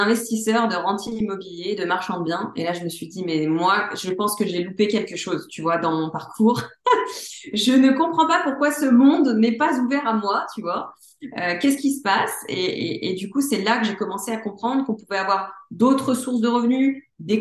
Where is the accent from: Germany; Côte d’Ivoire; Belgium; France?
France; Lyon, Auvergne-Rhône-Alpes; j'ai 29 ans, je suis lyonnaise, investisseuse et entrepreneur.